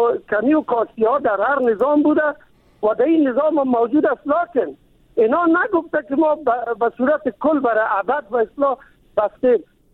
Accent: Kabul, Afghanistan; ما از کابل هستم، یعنی در قوم تاجک، ولی مسلمان افغان دوست.

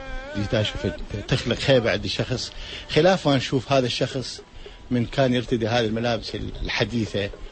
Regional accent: Iraq; وبدات عندنا بالعراق تقريبا يعني هذه المساله تاخذ في الدور

